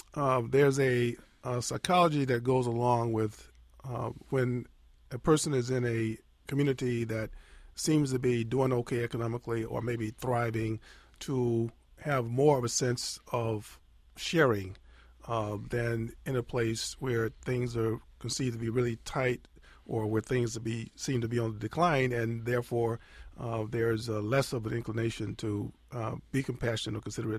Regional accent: the South, United States; I'm from the South, so I'm not a critic of the South.

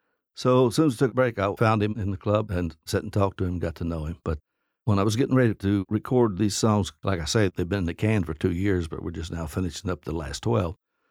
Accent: Concord, Kentucky, United States; I grew up in Concord, Kentucky, which is 12 miles from Vanceburg.

